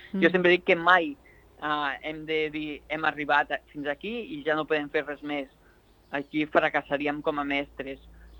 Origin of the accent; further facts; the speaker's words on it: Vimbodí, Catalonia, Spain; jo soc de Vimbodí, de poble, i allà sempre estàvem barrejats.